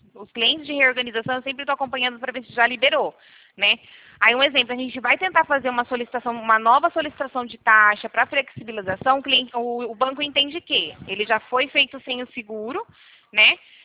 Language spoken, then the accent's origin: Portuguese; Rio Claro, São Paulo, Brazil; a gente é do interior de São Paulo, Rio Claro.